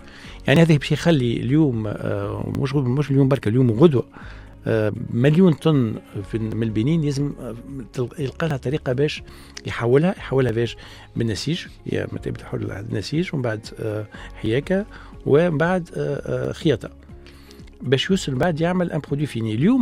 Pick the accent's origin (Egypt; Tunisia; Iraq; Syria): Tunisia; هذا كل عندنا في تونس معناها قوة كبيرة ياسر من ناحية كل ما هو نسيج وخياطة